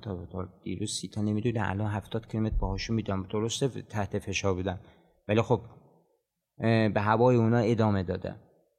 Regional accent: Marand, East Azerbaijan, Iran; متولد 1361، خب از این داشت که خیلی خوب شروع شده. تو مرند به دنیا اومدم، 4 خواهر دارم، به جز خودم 2 برادر دیگه دارم

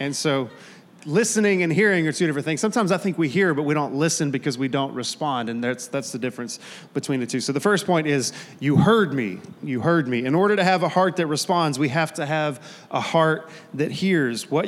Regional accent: Texas, United States; I'm going to go with logos because I'm from East Texas, okay?

